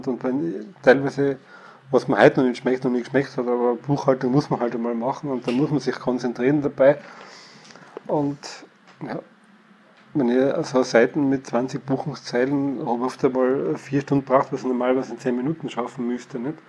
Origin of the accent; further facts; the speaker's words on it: Innsbruck, Tyrol, Austria; ich komme aus Innsbruck, wie ich schon eingangs erwähnt habe, bin dort in die Handelsakademie gegangen